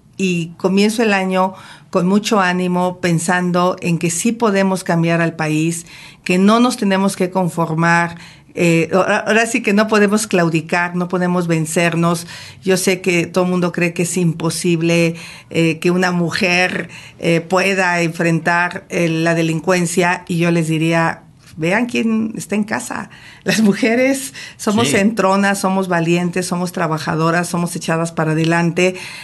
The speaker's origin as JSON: {"language": "Spanish", "region": "Hidalgo", "country": "Mexico", "tie": "born or raised there", "said": "yo crecí en Hidalgo, bueno, nací y crecí en Hidalgo"}